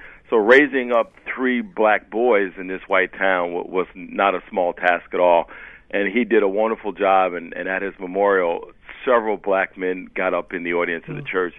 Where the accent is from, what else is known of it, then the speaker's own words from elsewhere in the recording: Baltimore, Maryland, United States; also born or lived in Westchester County; growing up in Baltimore, growing up in a white town in Westchester County was not easy at all.